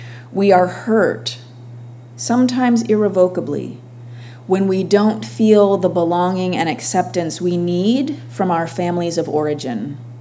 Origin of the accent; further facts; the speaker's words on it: San Diego, California, United States; I'm a San Diegan, I'm a Californian, I'm a Unitarian Universalist, I'm an American.